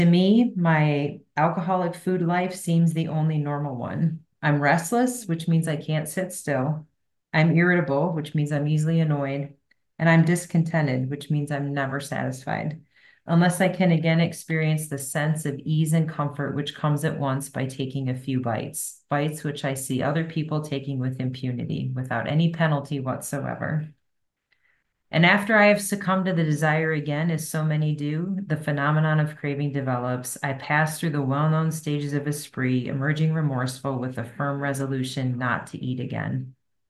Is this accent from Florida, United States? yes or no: no; Cincinnati, Ohio, United States; I'm a recovered compulsive overeater. I am from Cincinnati, Ohio.